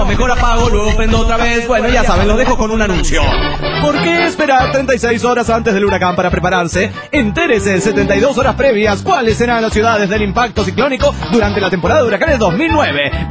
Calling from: Caracas, Capital District, Venezuela; de Caracas, Venezuela, y hay fallas eléctricas aquí, ahora, mientras estoy escribiendo pronóstico del tiempo

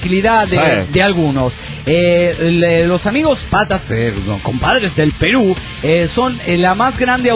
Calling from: Tamaulipas, Mexico; desde Tamaulipas, México.

